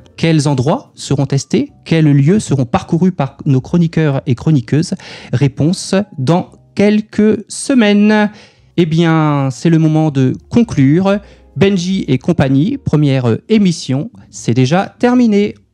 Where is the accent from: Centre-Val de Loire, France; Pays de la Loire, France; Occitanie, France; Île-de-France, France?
Centre-Val de Loire, France; Aubigny-sur-Nère; also born or lived in Gien; Sachant que je suis né à Gien et que j'ai habité depuis toujours à Aubigny-sur-Nère